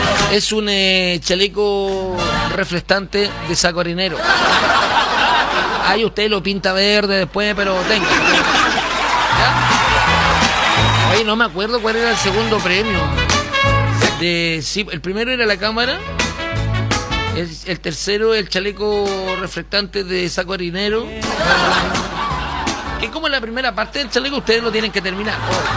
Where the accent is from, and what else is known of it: Viña del Mar, Valparaíso, Chile